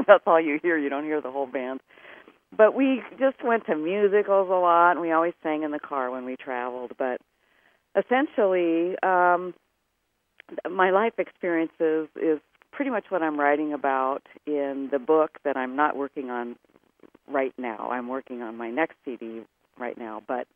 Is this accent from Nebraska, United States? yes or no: no; Iowa, United States; born there; I was the youngest of five. I was born in Iowa.